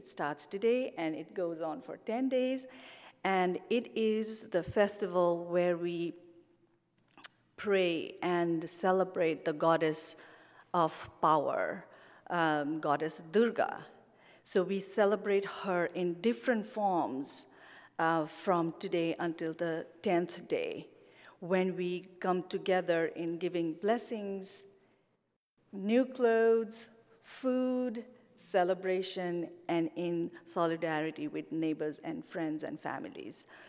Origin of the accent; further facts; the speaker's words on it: Nepal; moved away as an adult; I am originally from Nepal. I came here 19 years ago to pursue my higher studies